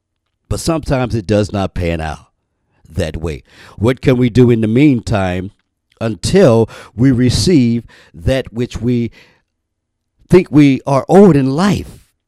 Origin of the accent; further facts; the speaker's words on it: Midwest, United States; I was told years ago, growing up in the Midwest, that a person can show you better than they can tell you about their character.